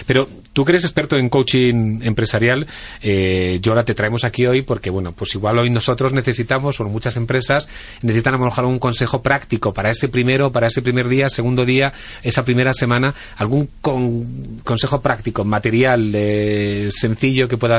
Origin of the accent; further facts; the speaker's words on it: Castile and León, Spain; yo he estado varios días en mi pueblo, un pueblo pequeñito de Castilla y León